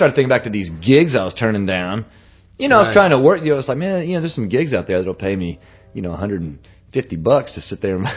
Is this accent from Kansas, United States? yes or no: no; Dallas, Texas, United States; now in Fort Worth, United States; but moved back to Fort Worth, and I'm from Dallas originally